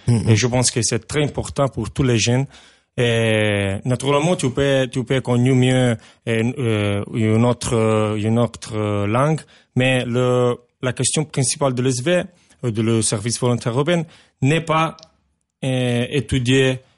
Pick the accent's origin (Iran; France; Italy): Italy; Apulia; French is a second language; De sud-Italie, de le taillon de la botte, je ne sais pas.